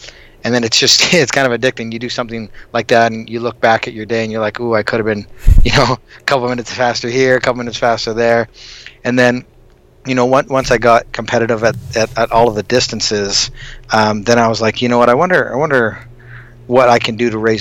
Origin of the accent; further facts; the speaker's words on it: Canada; I grew up in Canada as a wrestler, and you know, you either play hockey or basketball, and if you're too short, you wrestle.